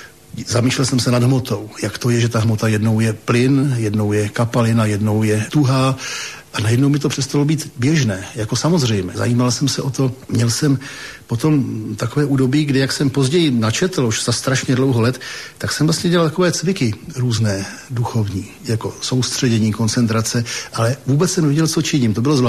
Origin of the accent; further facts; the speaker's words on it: Prague, Czechia; born there; No, tak to já jsem se narodil na Štvanici. A to je ostrov v Praze, jmenuje se Štvanice, je na něm porodnice.